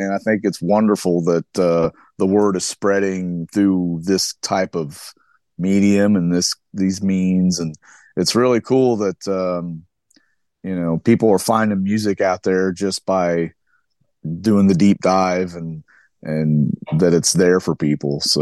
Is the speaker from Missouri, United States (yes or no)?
yes; Joplin, Missouri, United States; And we're from Joplin, Missouri, actually. It's like 4 hours. We're like 4 hours west, basically, sure, southwest of St. Louis.